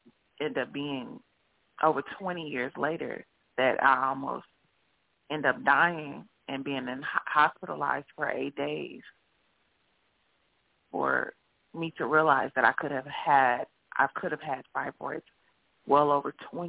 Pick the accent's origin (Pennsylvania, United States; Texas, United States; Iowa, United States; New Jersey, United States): Texas, United States; Dallas; I ended up coming back to my family in Dallas, because I'm originally from Dallas.